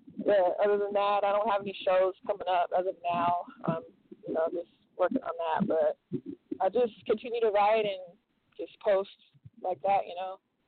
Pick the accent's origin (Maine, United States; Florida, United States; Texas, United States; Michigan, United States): Texas, United States; Tyler; also born or lived in Houston; Well, I want to make a shout out to my hometown, Tyler, Texas. I was born in Houston, Texas. Shout out to them too, but I wasn't raised there. So shout out to Houston and Tyler, Texas. That's where I'm from.